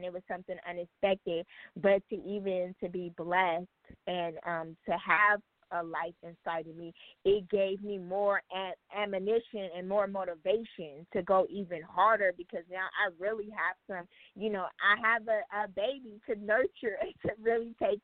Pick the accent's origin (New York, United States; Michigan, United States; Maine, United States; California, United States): California, United States; Los Angeles; I'm from South Central LA, and to want to be an impact in that area.